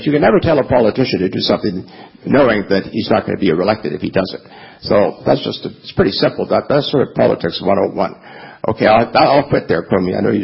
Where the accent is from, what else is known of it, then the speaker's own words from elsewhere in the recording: Canada; you mentioned I'm from Canada.